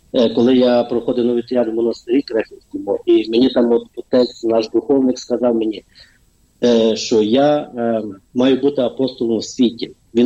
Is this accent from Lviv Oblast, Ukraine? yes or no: yes; Korysno, Lviv Oblast, Ukraine; moved away as an adult; я сам родом з Перемишлянщини, таке є село Корисно. Був там народжений. От, потім 20 років як за границею. От я в 2001 році як виїхав.